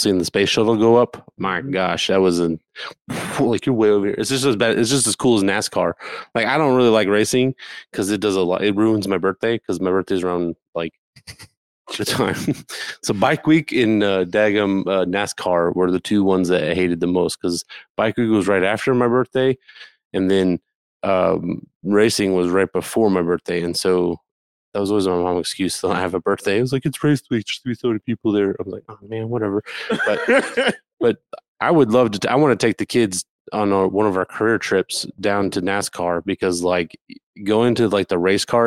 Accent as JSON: {"language": "English", "town": "Port Orange", "region": "Florida", "country": "United States", "tie": "born or raised there", "said": "Stupid Florida people, man. I'm from Florida. I can say that. Born and raised Daytona Beach, Port Orange, Florida. Port Orange."}